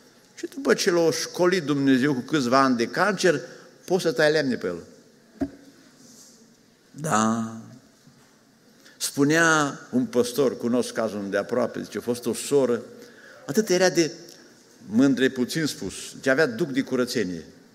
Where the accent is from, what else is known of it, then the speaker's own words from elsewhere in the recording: Transylvania, Romania; eu sunt moț de origine, nepot de-a lui Avramean cu Horea Cloș, ca și Crișan, revoluționar.